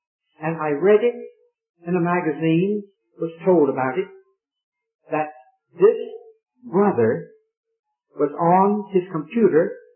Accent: Raleigh, North Carolina, United States; that's what I was brought up on in Raleigh, North Carolina.

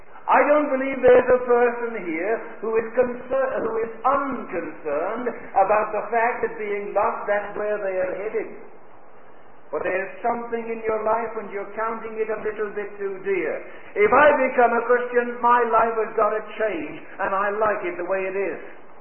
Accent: England, United Kingdom; Maybe I'm an Englishman and appreciate dignity a little more than I ought.

